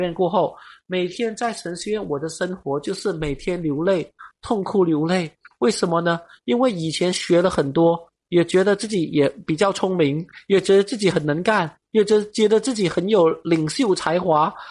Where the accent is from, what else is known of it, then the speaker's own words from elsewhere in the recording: Malaysia; 我们马来西亚人都很热情的，也很好客的